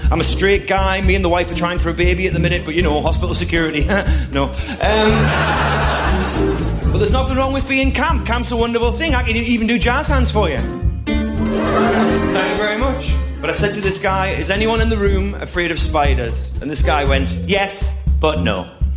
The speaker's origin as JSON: {"language": "English", "region": "North East England", "country": "United Kingdom", "accent": "Geordie", "said": "Sometimes I'm a Geordie person. We go faster and faster as we get on."}